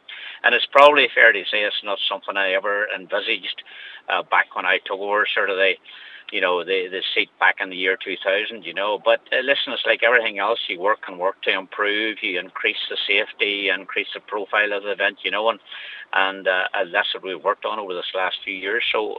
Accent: Limavady, Northern Ireland, United Kingdom; my hometown of Limma Valley

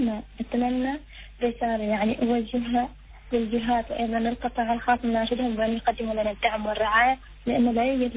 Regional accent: Oman; وأنا أفتخر كوني عمانية

